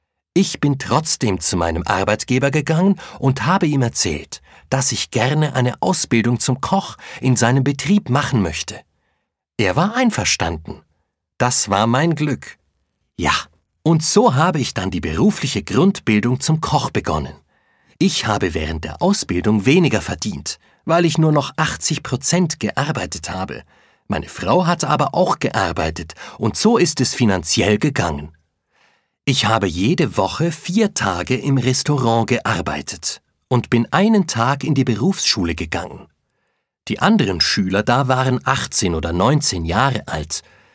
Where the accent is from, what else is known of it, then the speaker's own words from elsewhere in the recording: Ecuador; first language Spanish; German is a second language; Ich komme aus Ecuador. Meine Muttersprache ist Spanisch.